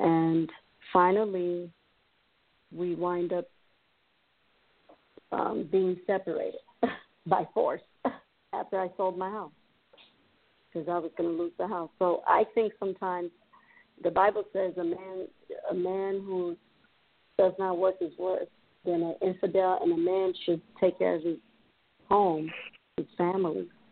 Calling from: Miami, Florida, United States; Miami, Florida.

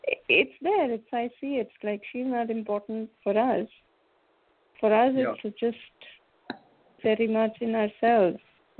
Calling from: India; I'm calling from India.

